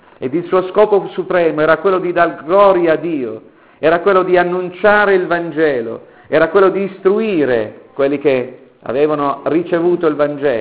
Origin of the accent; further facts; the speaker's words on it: Piedmont, Italy; Da buon piemontese so quello che sto per dirvi adesso.